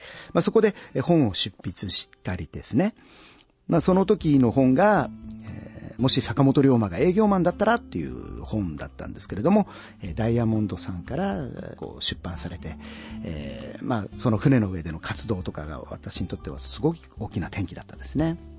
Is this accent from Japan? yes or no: yes; Tokamachi, Niigata, Japan; moved away; 和40年の4月2日、もうすぐ誕生日なんですけれども、今度52になりますが、新潟県の十日町というですね、まあ本当山の中で生まれ育ち、まあおのぼりさん的に上京して